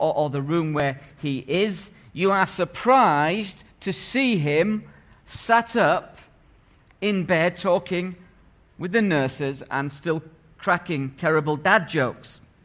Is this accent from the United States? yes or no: no; Scotland, United Kingdom; I'm Scottish. We've got to keep the stereotype going, okay?